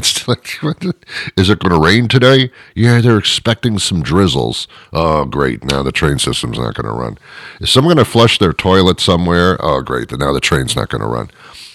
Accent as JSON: {"language": "English", "town": "Teaneck", "region": "New Jersey", "country": "United States", "tie": "born or raised there", "said": "I grew up in New Jersey, and I remember when I was a little kid, well, like 5, 6, 7, 8 years old, my parents, we weren't like extremely well off at all."}